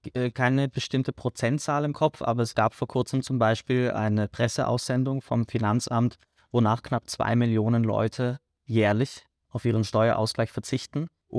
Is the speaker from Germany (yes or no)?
yes; Germany; moved away as an adult; now in Vienna, Austria; Also ich habe damals, ich wohne ja erst seit knapp 8 Jahren in Österreich und in Wien. Ich komme aus Deutschland.